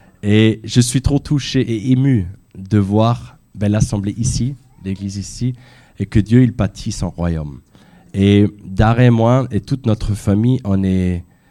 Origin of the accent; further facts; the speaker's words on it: Austria; Moi, je suis autrichien, je viens des Alpes, des montagnes.